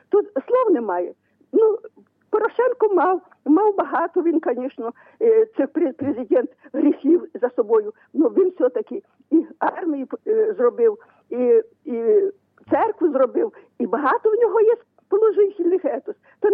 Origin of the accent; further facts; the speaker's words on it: Khmelnytskyi Oblast, Ukraine; now in Rivne, Ukraine; Я в Рівно зараз живу, а сама я з Хмельницької області. Мені 90 років, я жива історія.